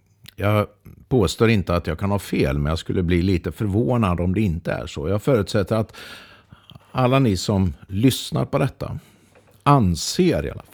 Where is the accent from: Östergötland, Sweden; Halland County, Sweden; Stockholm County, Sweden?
Östergötland, Sweden; I Östergötland, där jag kommer ifrån, betyder det här att man betedde sig på ett sätt som inte var äkta.